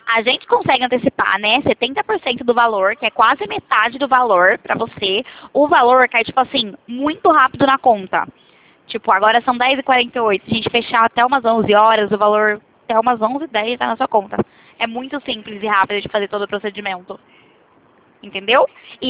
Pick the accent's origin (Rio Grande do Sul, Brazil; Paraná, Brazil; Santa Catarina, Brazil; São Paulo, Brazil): São Paulo, Brazil; Itatiba; Eu sou daqui do interior de São Paulo, de Itatiba. Longinho, né?